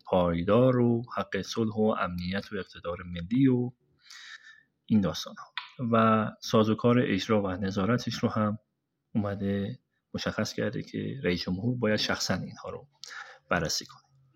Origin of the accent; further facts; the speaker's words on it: Iran; ما همه ایرانی هستیم، ما همه از حقوق شهروندی برخوردار هستیم